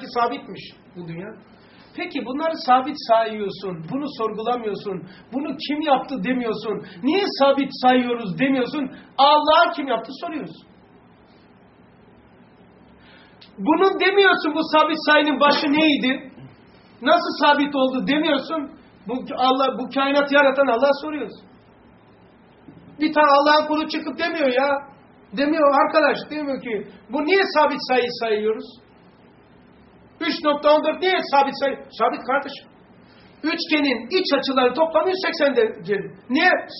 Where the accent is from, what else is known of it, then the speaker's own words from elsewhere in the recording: İçerenköy, Istanbul, Turkey; Ama ben şu anda bak İçeren köyde büyümüşüm.